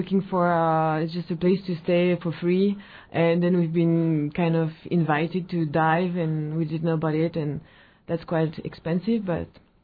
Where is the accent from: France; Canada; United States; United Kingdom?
France; Paris, Île-de-France; We're sisters, so we're both from Paris.